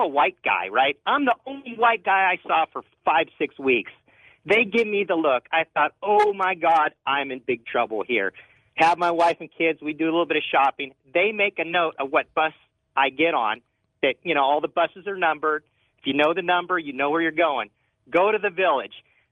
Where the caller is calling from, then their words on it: Blackhawk, California, United States; I'm calling from Blackhawk, California.